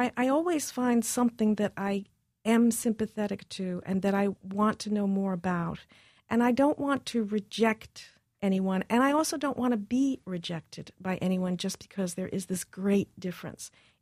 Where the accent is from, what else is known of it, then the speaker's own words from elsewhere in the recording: New York, United States; My mother's German. My father was half Chinese, half Panamanian. Uh-huh. But I grew up in New York.